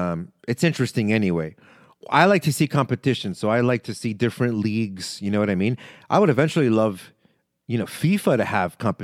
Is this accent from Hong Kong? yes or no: no; Canada; Being Canadian, Italian, however you want to break it down.